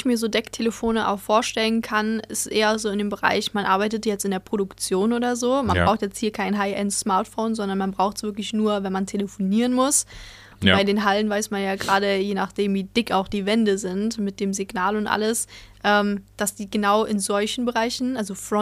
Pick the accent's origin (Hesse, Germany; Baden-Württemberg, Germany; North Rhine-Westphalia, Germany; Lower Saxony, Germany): North Rhine-Westphalia, Germany; Düsseldorf; born there; Also gebürtig komme ich ja aus Düsseldorf, da die Ecke.